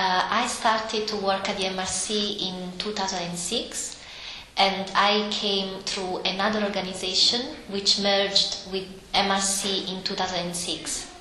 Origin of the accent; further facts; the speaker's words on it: Italy; I'm originally from Italy.